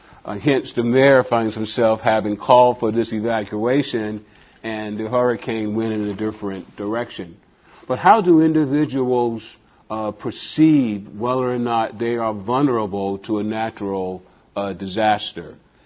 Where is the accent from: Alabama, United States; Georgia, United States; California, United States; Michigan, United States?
Georgia, United States; Savannah; I grew up in Savannah, Georgia, and we were right there on the water, and I can remember growing up evacuating our home to prepare for the hurricane.